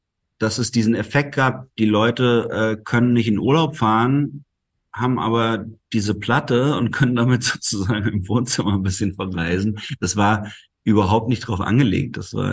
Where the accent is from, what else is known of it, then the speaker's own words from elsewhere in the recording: Baden-Württemberg, Germany; ich bin im Schwarzwald in Süddeutschland aufgewachsen